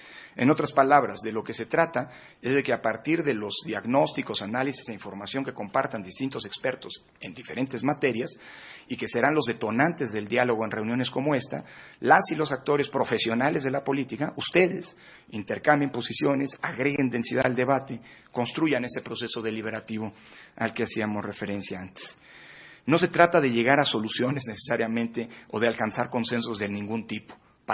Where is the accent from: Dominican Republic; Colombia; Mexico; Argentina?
Mexico